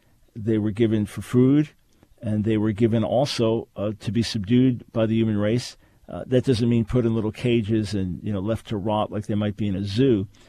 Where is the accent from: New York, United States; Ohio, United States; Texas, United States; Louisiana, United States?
New York, United States; New York City; also born or lived in Long Island; I grew up in New York City and Long Island. I'm not a hunter.